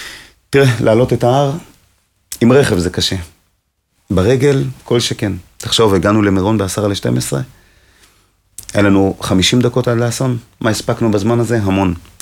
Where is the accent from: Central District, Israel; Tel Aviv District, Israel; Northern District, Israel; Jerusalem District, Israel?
Jerusalem District, Israel; Jerusalem; בתור ילד ירושלמי שגדל והיה בכל המועד בכותל